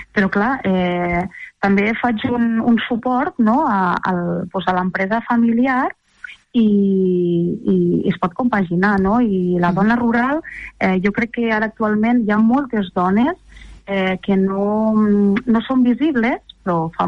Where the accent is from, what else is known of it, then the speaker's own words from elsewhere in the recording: Lleida, Catalonia, Spain; born there; jo soc nascut a l'Horta de Lleida, concretament a la partida de Torres Anull, i ja vinc de pares, padrins i repadrins, pagesos, i de cases parials, no?, de l'Horta de Lleida